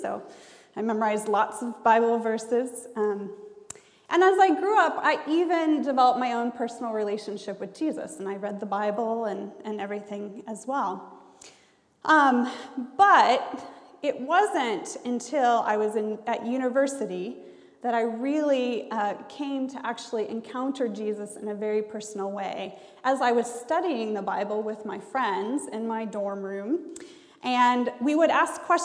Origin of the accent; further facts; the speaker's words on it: United States; And as an American who, you know, we have a lot of eye contact